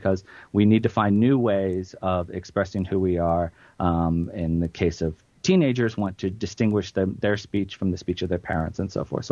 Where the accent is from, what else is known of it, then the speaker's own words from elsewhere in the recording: Midwest, United States; As a Midwesterner myself, I wouldn't have really necessarily noticed things like dang and ornery, which sound perfectly normal to me.